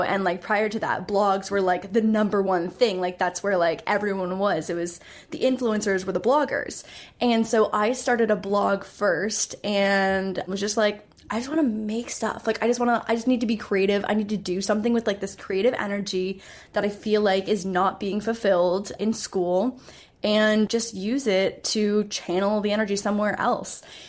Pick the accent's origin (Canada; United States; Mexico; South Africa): Canada; So I'm Canadian. So I was in Toronto for university